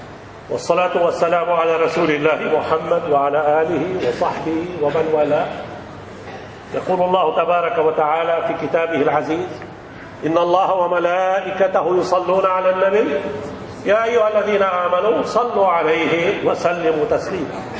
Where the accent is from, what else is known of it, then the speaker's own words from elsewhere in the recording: Lebanon; كما حصل عندنا في لبنان بعد الحرب اللي سموها حرب أهلية